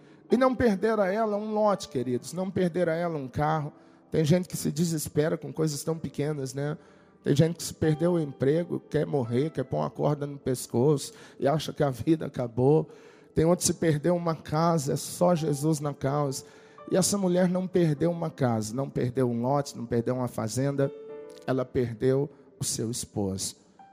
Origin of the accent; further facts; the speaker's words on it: Minas Gerais, Brazil; Eu sou mineiro, lá na nossa terra, a gente dizia que canga é um negócio que a gente coloca na vaca